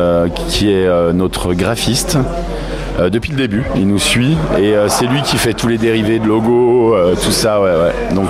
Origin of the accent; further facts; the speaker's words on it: Montagny, France; moi j'habite sur la commune, j'ai grandi en fait à Montagny dans ce village